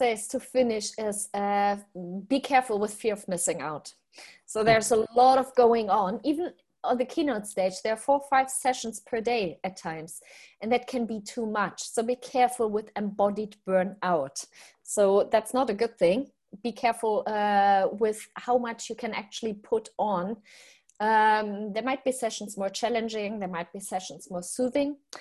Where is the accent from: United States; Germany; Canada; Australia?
Germany; accent: German; My German accent is beautiful.